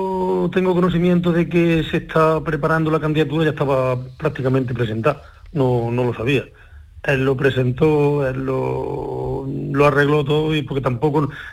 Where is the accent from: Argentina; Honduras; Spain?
Spain; La Rambla, Andalusia; A mí el relevo me lo da mi pueblo, a mí el relevo me lo da la Rambla. La Rambla en sí... bueno, aquí hay un núcleo muy importante de alfarería y es donde mamamos todo desde chiquitos, sobre todo en aquellos tiempos donde yo me criaba